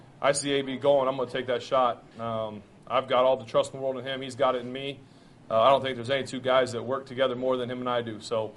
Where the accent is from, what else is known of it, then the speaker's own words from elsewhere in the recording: Ohio, United States; Well, we're both from Northwest Ohio.